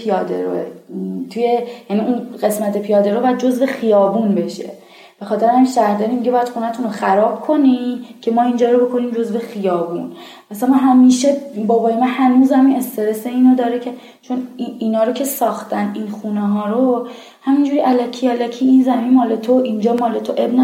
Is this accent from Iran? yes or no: yes; Eslamshahr, Tehran Province, Iran; چقدر من خودم کشتم و مرمور می شدم از این که بگم بچه اسلام شهرم